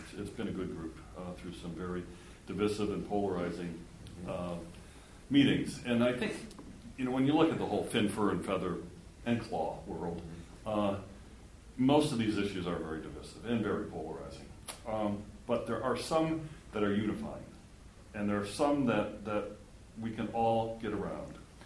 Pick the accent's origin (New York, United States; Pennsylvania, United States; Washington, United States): Washington, United States; Bellingham; and I'm from Bellingham, in the neighborhood to the north.